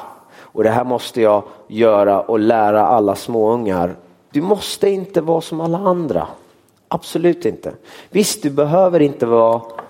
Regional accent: Gothenburg, Västra Götaland County, Sweden; jag är från Göteborg

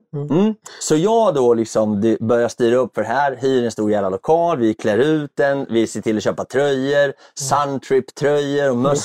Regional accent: Örebro, Örebro County, Sweden; Jag är från Örebro.

